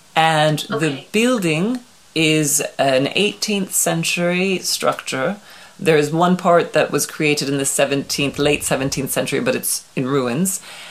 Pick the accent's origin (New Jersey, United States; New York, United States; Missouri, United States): New York, United States; now in France; Oh, let's see. So yes, I'm from New York. My first love was the ballet.